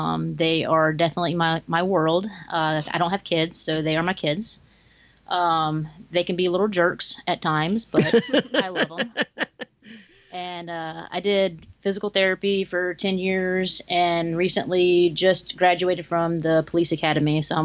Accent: Jacksonville, Florida, United States; I was actually born and raised here in Jacksonville. I went to school at all the local schools. I went to Kirby Smith for middle school, went to Andrew Jackson for high school.

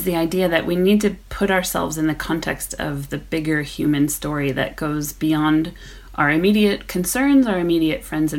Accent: California, United States; in the vineyards where I grew up in California.

